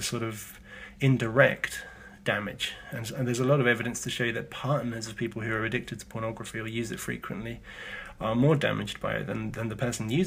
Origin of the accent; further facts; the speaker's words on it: United Kingdom; there was nothing critical about pornography in my education as a British teenager